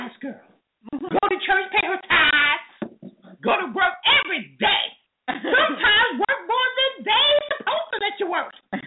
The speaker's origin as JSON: {"language": "English", "town": "Brooklyn", "region": "New York", "country": "United States", "said": "I'm from Brooklyn."}